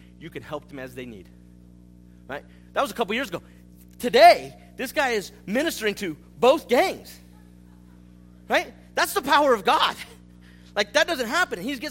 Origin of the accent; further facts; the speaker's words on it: California, United States; Hey, I'm a little city boy. I grew up in the San Francisco Bay Area. You don't get more city than that, right?